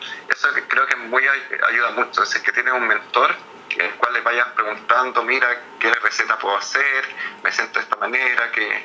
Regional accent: Chile; yo siempre jugué fútbol como buen chileno, estando acá

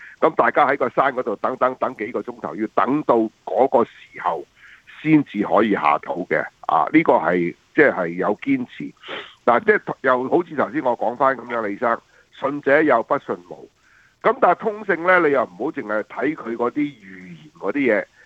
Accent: Shanghai, China; 咁譬如我哋上海人咧就比較少啦

